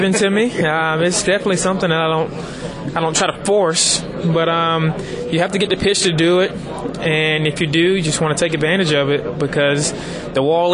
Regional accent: Prince George, Virginia, United States; also born or lived in Richmond; I was born in Richmond, Virginia. There half my life, and the other half in Prince George, Virginia, where I went to high school.

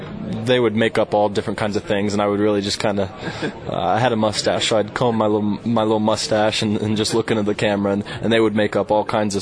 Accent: Virginia, United States; I'm from Northern Virginia. I'm from just about 50 miles north of Richmond

